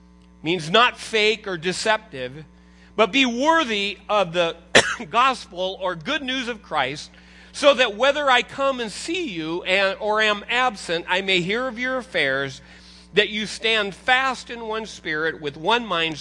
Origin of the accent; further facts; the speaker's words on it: United States; I'm an American, and I have certain rights.